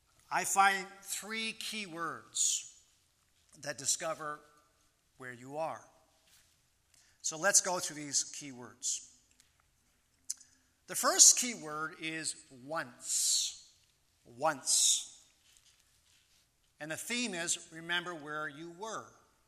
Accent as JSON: {"language": "English", "country": "Japan", "tie": "born or raised there", "said": "That's the kind of environment I grew up in Japan."}